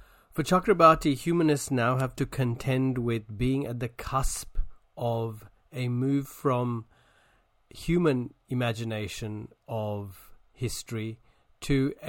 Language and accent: English; Colombo, Western Province, Sri Lanka; my own childhood in Colombo in Sri Lanka